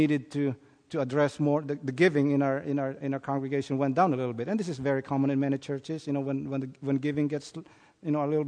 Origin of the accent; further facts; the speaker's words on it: Philippines; I grew up that way in the Philippines, actually.